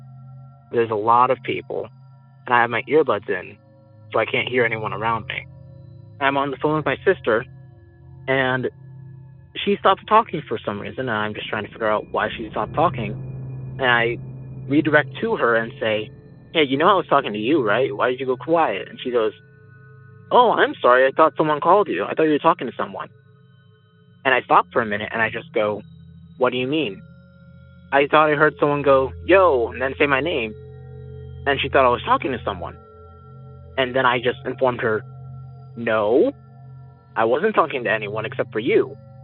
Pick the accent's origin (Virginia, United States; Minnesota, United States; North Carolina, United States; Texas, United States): North Carolina, United States; Raeford; from Rayford, North Carolina.